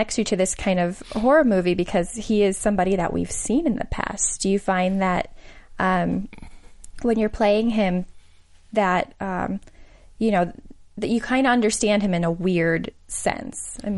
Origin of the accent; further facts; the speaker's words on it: United States; you know, as an American, that I should know going into there?